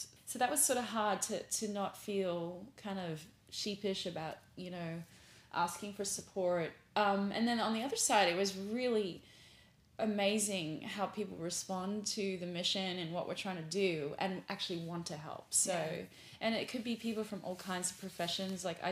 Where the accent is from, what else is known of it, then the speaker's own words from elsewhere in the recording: Australia; You know, I grew up in Australia, so I was very lucky to grow up in a place that, even in an urban environment, you're surrounded by nature